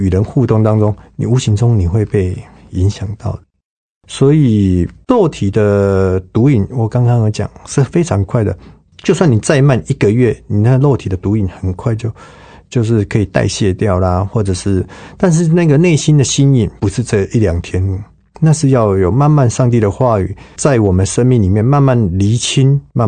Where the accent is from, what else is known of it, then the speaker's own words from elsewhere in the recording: Taiwan; 我们台湾人都比较白，一去他看我比较白，说：“诶，你哪里来的？”我说：“我台湾的。”“哦，我也是台湾的。”“那你几岁啊？”他第二句话就问我几岁，我说我22、23